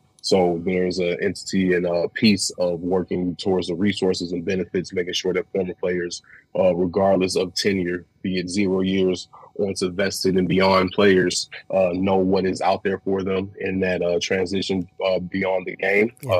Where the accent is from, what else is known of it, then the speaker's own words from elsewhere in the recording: Cleveland, Ohio, United States; also born or lived in Chicago; I was born here in Chicago. I was raised in Cleveland, though, so it's my two hometowns.